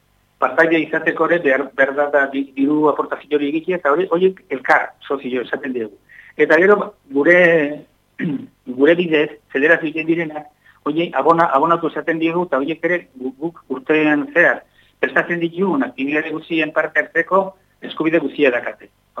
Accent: Lesaka, Navarre, Spain; born there; now in Irun, Spain; Eta nire lezakara sortez izanik ere, irunen bizit naiz.

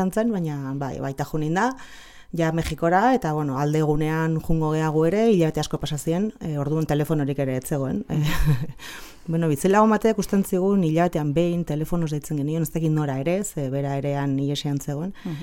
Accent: Villabona, Basque Country, Spain; born there; also born or lived in Oiartzun; now in Lezo, Spain; ni Bilabonan jaio nintzen, aita Bilabonakoa nola han bizi ginen

